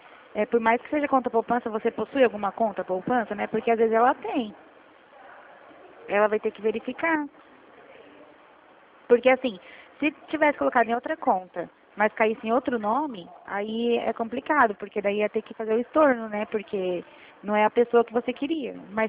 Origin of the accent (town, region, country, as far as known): Presidente Prudente, São Paulo, Brazil